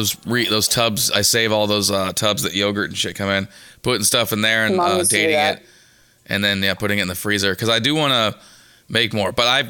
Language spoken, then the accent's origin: English; Australia; I'm from Australia.